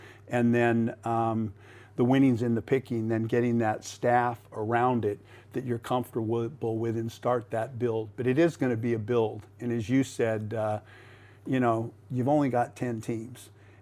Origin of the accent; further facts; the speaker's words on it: United States; now in Australia; Well, I come from the States, LA, New York, you know, and I know what that is.